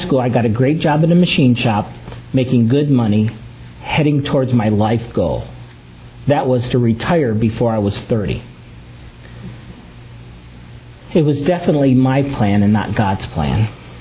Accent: Detroit, Michigan, United States; I was born and raised in Michigan. My early years were spent in Detroit, where we had the pleasure of growing up near my grandparents and many of my cousins.

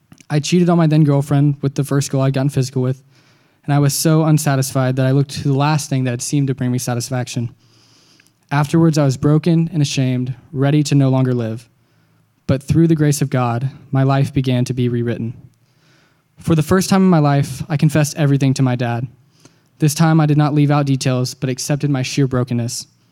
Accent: Dallas, Texas, United States; I grew up in the Dallas area, and I'm currently a freshman at SMU.

